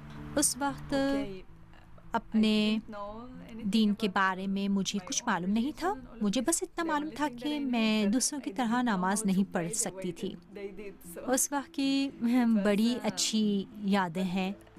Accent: Venezuela; also born or lived in Caracas; میں وینزویلا کی رہنے والی ہوں. میری پیدائش کاراکاس میں ہوئی. کچھ عرصہ گزرنے کے بعد ہم لوگ پورٹ لیگروس شہر چلے گئے. یہ ساحلی شہر ہے. میرا بچپن اسی شہر میں گزرا.

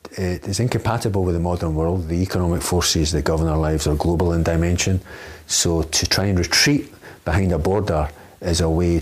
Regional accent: Edinburgh, Scotland, United Kingdom; I'm Edinburgh born and bred. I'm 47. So that means I grew up in Edinburgh, in the west side of the city, in the 70s and 80s.

